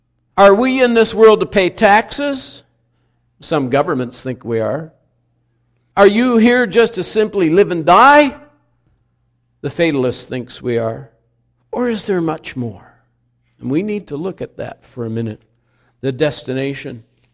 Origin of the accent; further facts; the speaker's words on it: British Columbia, Canada; We used to have a lake when I grew up in British Columbia.